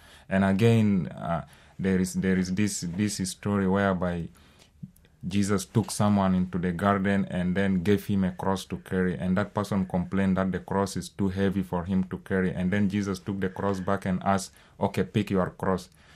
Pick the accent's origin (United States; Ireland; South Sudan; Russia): South Sudan; English is a second language; I am from South Sudan, as already you put it. I was from Sudan, but last year I became a South Sudanese after the referendum.